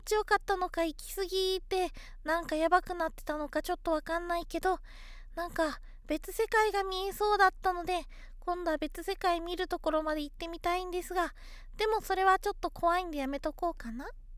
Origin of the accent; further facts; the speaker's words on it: Hokkaido, Japan; accent: Hokkaido dialect; いずいってね、そう北海道弁なんですよ。 … は北海道出身なので北海道弁を言ってしまいました。